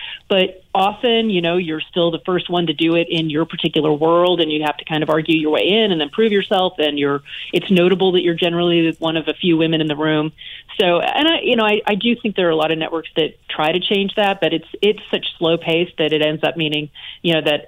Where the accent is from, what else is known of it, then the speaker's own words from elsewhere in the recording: the South, United States; I was raised in the South, and I'm pretty sure that I might have been the only person rooting for Billie Jean in my immediate surroundings.